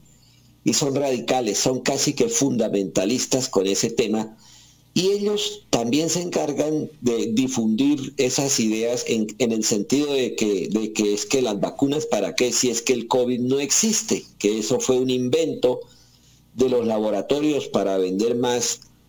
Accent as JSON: {"language": "Spanish", "town": "Bucaramanga", "region": "Santander", "country": "Colombia", "tie": "born or raised there", "said": "Pero me crié en el barrio Bucaramanga, don Alfonso. Yo, mi infancia, mi adolescencia y gran parte de mi vida de adulto fue en el barrio San Francisco de la ciudad de Bucaramanga."}